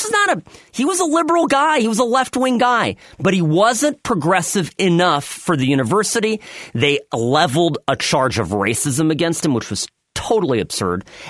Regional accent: Irvine, California, United States; I grew up in Irvine here, and my father worked at UCI

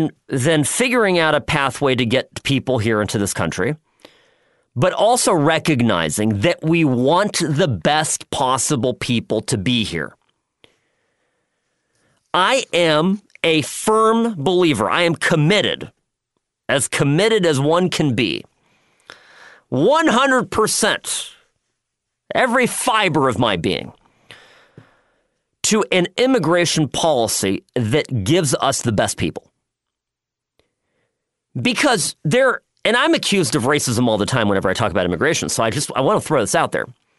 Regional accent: United States; this debate about immigration is one that is deeply personal to me, not just as an American, but because of who I am as a person and why I'm here.

